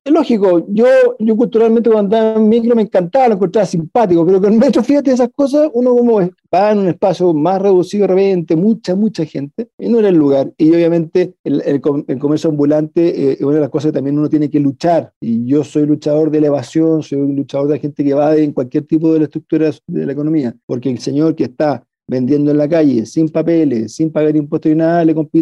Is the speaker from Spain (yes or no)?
no; Chile; muchas veces aquí en Chile